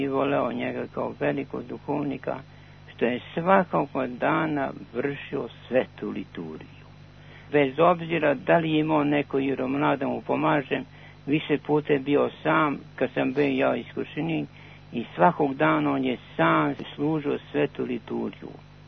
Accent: Southern and Eastern Serbia, Serbia; i ja sam rodom iz toga Braničevskog kraja. Kada sam prvi kao mladić od 19 godina otišao u sveti manastir Gornjak

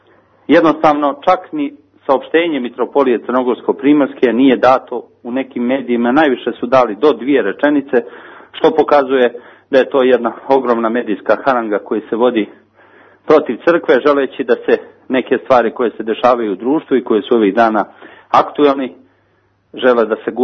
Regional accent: Montenegro; ja sam recimo konkretno iz Katunske Nahije

